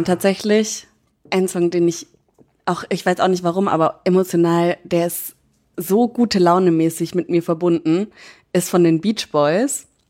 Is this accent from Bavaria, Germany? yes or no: yes; Bavaria, Germany; ich komme ja aus Franken.